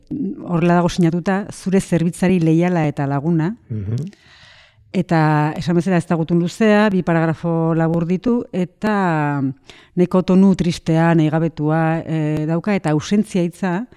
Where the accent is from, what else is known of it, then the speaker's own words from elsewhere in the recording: San Sebastián, Basque Country, Spain; now in Hernani, Spain; Ni berez donostiarra naiz, eh? Hernani hartua nago, baina...